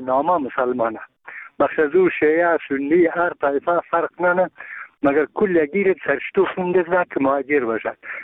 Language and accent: Persian; Bamyan, Afghanistan; ما یک تن از بامیانیم.